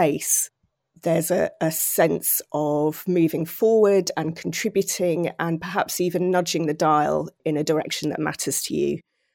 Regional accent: South East England, United Kingdom; certainly where I was growing up in Surrey

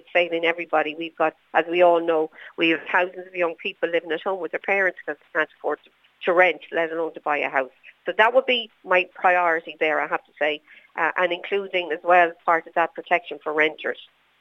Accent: Connacht, Ireland; born there; I was born in Tracy Avenue, Catherine, so as I say, under the floodlights of the showground, moved to Scarden in Strandhill about 16 years ago, where we built on our father's land.

